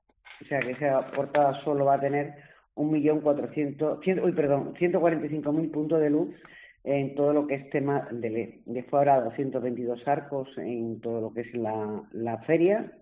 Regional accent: Málaga, Andalusia, Spain; como todos sabemos, los que somos de Málaga lo sabemos

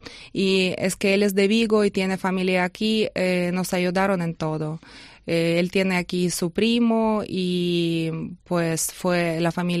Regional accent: Kyiv, Kyiv City, Ukraine; Spanish is a second language; moved away; porque nosotros somos de Kiev, de la capital de Ucrania, y después de dentro de tres días, cuando empezó la guerra, decidimos abandonar Kiev y fuimos a una ciudad pequeña que se llama Izyasliv, está en la región de Khmelnytsky

